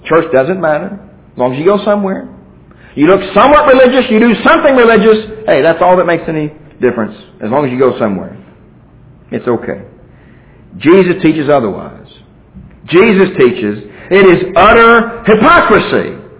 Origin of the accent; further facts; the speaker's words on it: Kentucky, United States; When we were living back in my hometown up in Kentucky